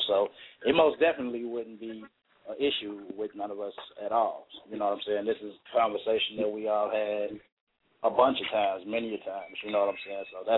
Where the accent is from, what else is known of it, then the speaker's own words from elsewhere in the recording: Gary, Indiana, United States; Yeah, I'm from Gary, Indiana, from the west side of Glen Park.